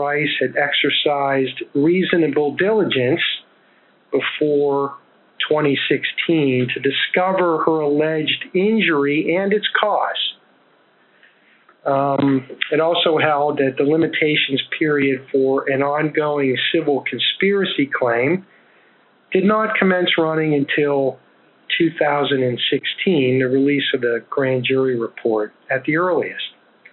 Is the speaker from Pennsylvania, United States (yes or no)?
yes; Pennsylvania, United States; And I'll talk to you for 8 to 10 minutes about what is going on in my home state of Pennsylvania.